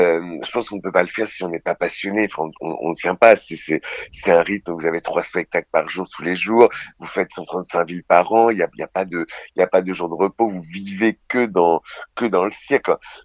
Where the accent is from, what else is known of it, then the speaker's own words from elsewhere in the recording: Le Havre, Normandy, France; Je viens du Havre à la base.